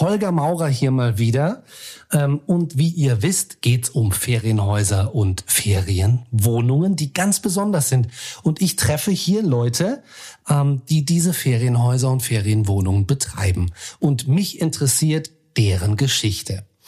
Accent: Rhineland-Palatinate, Germany; ich darf euch in meine Heimat, die wunderschöne Moselregion, entführen.

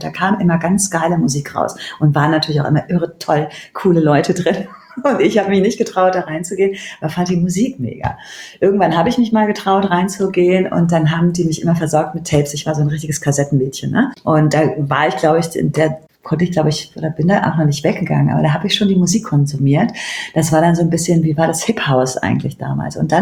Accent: Cologne, North Rhine-Westphalia, Germany; hallo, ich komme aus Köln

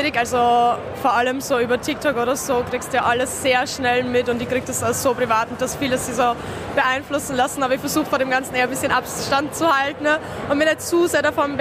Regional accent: Pinkafeld, Burgenland, Austria; ich komme aus dem Burgenland, aus Pinkerfeld … ihr Schwester.

